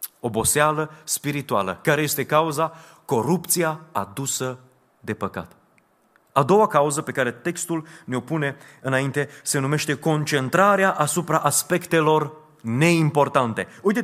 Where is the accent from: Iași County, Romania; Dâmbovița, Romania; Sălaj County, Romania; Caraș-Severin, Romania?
Caraș-Severin, Romania; Reșița; born there; m-am născut în Reșița, am stat o perioadă acolo